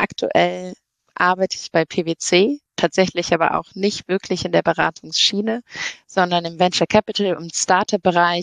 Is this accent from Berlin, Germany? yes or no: yes; Berlin, Germany; Ich komme aus Berlin und sitze tatsächlich gerade auch in Berlin.